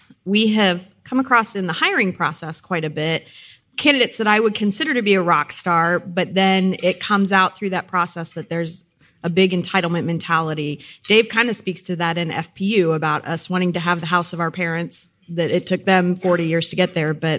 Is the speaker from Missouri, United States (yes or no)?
yes; Columbia, Missouri, United States; Hi, guys. … from Columbia, Missouri.